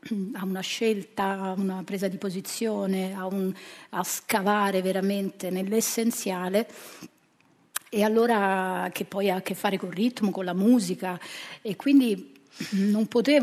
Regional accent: Latina, Lazio, Italy; born there; Sono nata a Latina.

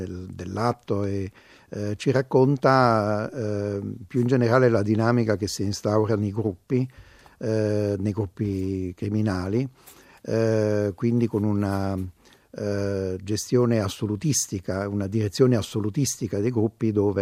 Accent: Naples, Campania, Italy; sono napoletano e ho letto tante pubblicazioni

